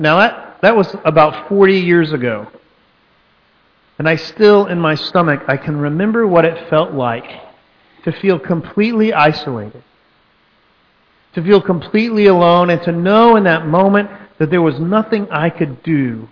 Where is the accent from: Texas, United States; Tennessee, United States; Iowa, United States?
Texas, United States; I'm from Texas, and so I have friends that have done business work in Mexico